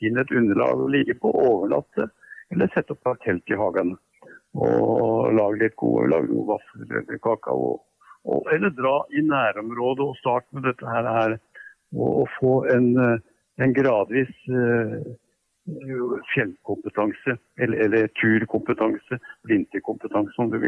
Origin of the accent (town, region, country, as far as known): Bærum, Akershus, Norway; born or raised there